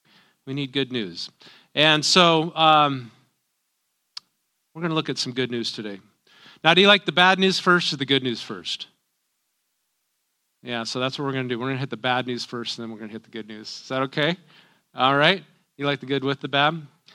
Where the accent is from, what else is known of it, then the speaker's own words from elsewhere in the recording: North Dakota, United States; my mom was that Norwegian, and growing up in North Dakota, you also have those Norwegian things